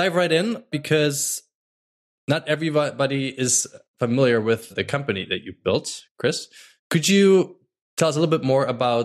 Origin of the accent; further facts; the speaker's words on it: Germany; moved away; When I grew up in Germany, the bicycle was always our main form of transportation.